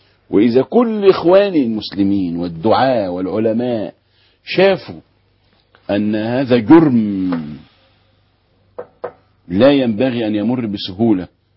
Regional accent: Egypt; احنا مصريين.

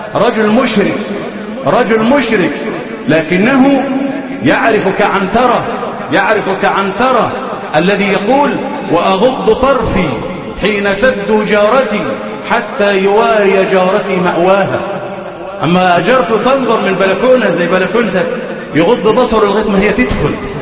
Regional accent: Egypt

